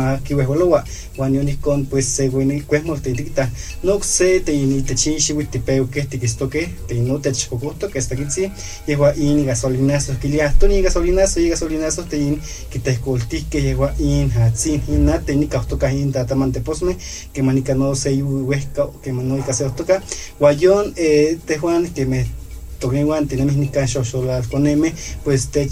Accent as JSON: {"language": "Spanish", "town": "San Miguel Tzinacapan", "region": "Puebla", "country": "Mexico", "said": "vengo de San Miguel Sinacapa, del municipio de Cuetzalan, de la Sierra Norte de Puebla, del estado de Puebla."}